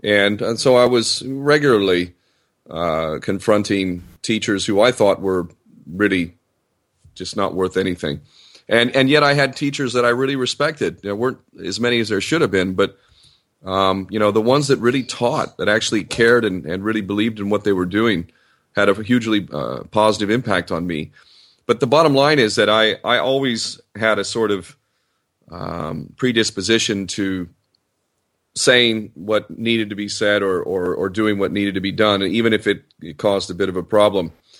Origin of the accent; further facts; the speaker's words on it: United States; I was also born and raised in America and grew up to believe that my nation is the greatest in the world